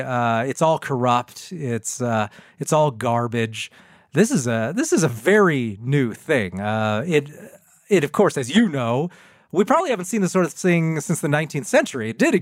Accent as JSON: {"language": "English", "country": "United States", "tie": "born there", "said": "And I was born in America."}